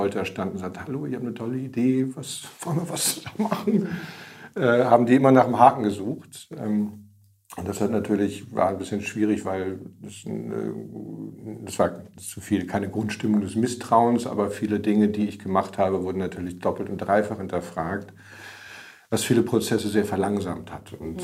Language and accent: German; Hamburg, Germany; Also ich bin, ich weiß gar nicht, wie vielte Generation bin ich Hamburger. Ich bin leidenschaftlich gern Hamburger.